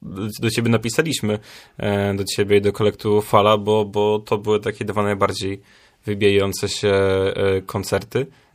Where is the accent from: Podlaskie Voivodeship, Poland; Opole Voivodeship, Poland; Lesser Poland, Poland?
Podlaskie Voivodeship, Poland; moved away as an adult; now in Gdańsk, Poland; Ja jestem z Podlasia w ogóle i też jest, całe życie byłem na wsi, więc dopiero po tych de facto 19 latach, bo do Gdańska przyjechałem